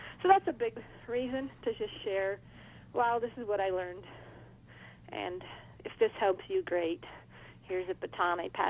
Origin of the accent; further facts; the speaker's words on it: United States; Yeah, well, I think as an American, we often do come when we go in a cross-cultural setting, we come with the answers.